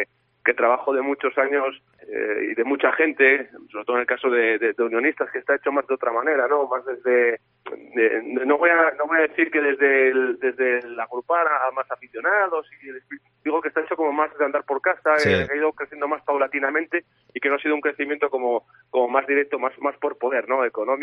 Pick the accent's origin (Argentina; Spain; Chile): Spain; Oviedo, Asturias; now in Salamanca, Spain; Yo soy de Oviedo, como todo el mundo sabe, y en Oviedo esto sucedió.